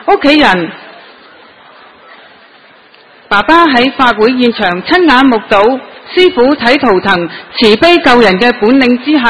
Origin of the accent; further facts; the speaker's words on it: Macau; 大家好，我是来自澳门的同修，